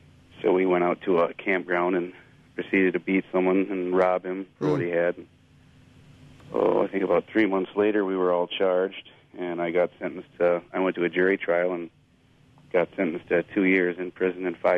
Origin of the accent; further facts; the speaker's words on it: New Lisbon, United States; Well, I wound up in prison when I was 19. I grew up in New Lisbon, a pretty small town.